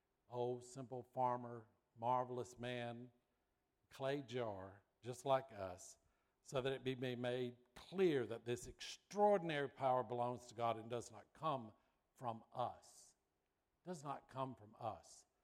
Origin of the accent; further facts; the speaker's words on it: Marietta, United States; I grew up in Marietta. That was pretty rural. We had a farm, but nobody ever said anything about stand hitched.